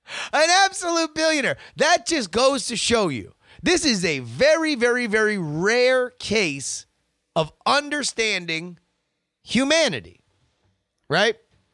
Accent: Canada; I'm from Canada, so we're generally still expecting a snowstorm or three by the time that March rolls around.

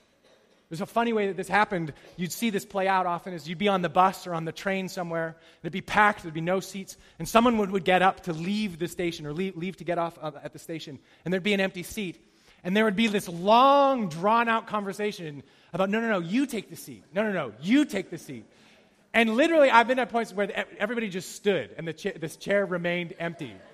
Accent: Canada; I felt good about that one because I'm Canadian. I'm not rude.

